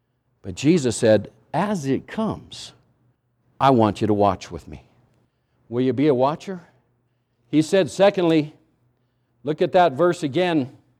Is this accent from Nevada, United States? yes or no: yes; Winnemucca, Nevada, United States; I grew up under up in Winnemucca, Nevada